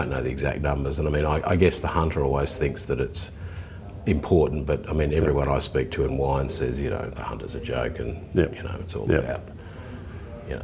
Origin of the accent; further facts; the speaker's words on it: Queensland, Australia; being a Queenslander